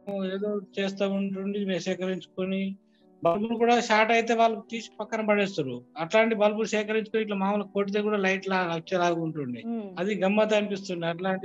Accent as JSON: {"language": "Telugu", "town": "Chittapur", "region": "Telangana", "country": "India", "tie": "born or raised there", "said": "నేను జగిత్యాల జిల్లా మెట్పల్లి మల్లాపూర్ మండలం, చిట్టాపూర్ చిన్న గ్రామం అండి."}